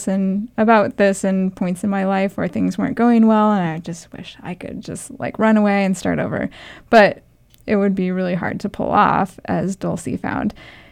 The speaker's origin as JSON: {"language": "English", "region": "Nebraska", "country": "United States", "tie": "born or raised there", "said": "I have no experience with that because I grew up in Nebraska."}